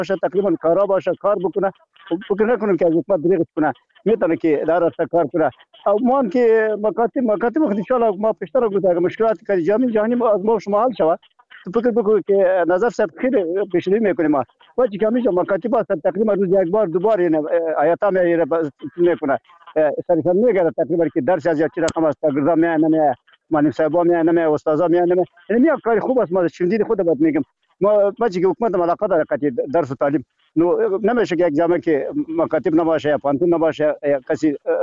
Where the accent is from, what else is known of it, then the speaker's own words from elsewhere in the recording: Afghanistan; ما شما افغان هستیم از همین وطن هستیم